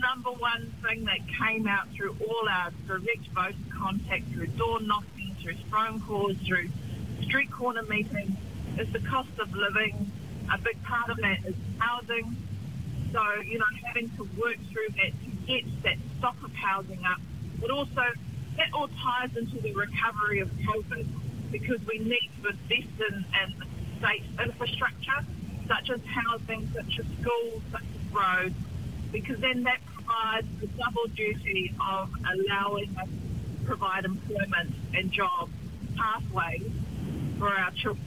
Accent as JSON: {"language": "English", "region": "Wellington", "country": "New Zealand", "said": "because we're from Wellington"}